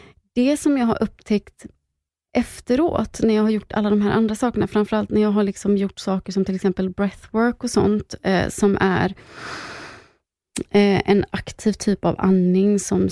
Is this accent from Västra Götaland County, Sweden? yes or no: yes; Gothenburg, Västra Götaland County, Sweden; Jag är från Göteborg, det kanske hörs.